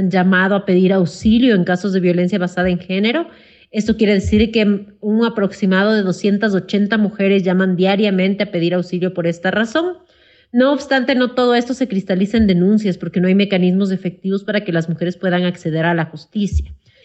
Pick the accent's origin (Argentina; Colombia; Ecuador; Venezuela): Ecuador; En mi país, el Ecuador